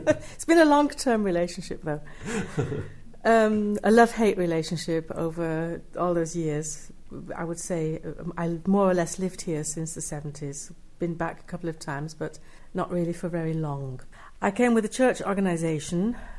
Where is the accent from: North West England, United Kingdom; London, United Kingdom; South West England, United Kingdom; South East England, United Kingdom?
North West England, United Kingdom; Manchester; now in Germany; I came from North Manchester, which was not a very tidy place.